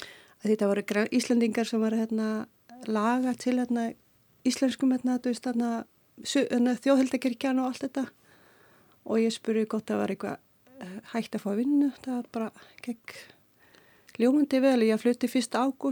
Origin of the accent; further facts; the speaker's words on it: Qassiarsuk, Kujalleq, Greenland; Icelandic is a second language; now in Iceland; Já, ég fættu aln upp í Suðurgrænlandi í aln upp í Qasjarsuk sem er brattalí á íslensku. Það var bara þorp sem ég ölst upp í